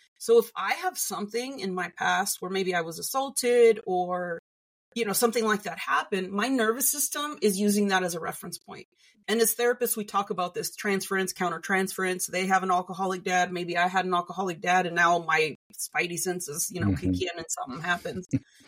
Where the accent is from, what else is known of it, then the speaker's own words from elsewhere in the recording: United States; Like, I'm Mexican American, so it's a little bit different